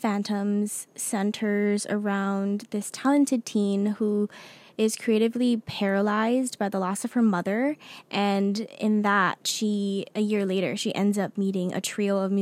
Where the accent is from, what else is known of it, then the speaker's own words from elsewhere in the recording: Philippines; I'm old and I'm Filipino.